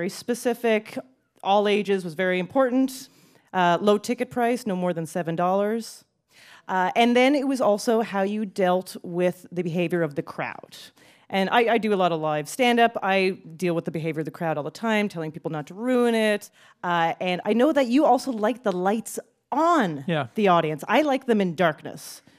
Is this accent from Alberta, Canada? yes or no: yes; Calgary, Alberta, Canada; Calgary, Alberta, Canada.